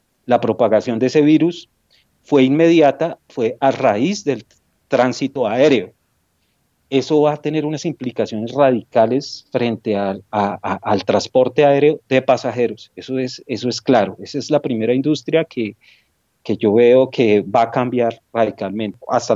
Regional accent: Colombia; que nosotros como colombianos entendamos que ese cambio se va a dar

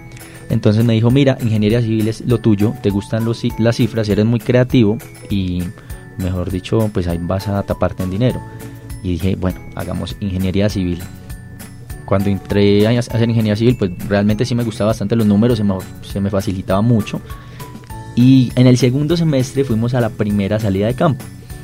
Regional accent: Bogotá, Colombia; also born or lived in Armenia; yo soy nacido en Armenia, pero me crié aquí en la ciudad de Bogotá. Entonces, tengo como una combinación. Yo vine a Bogotá buscando el tema educativo porque en Armenia pues no hay mucha diversidad de universidades

